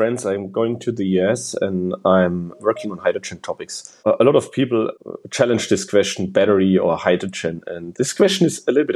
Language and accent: English; Bavaria, Germany; now in California, United States; I'm 35 years old. I'm from Franconia, Germany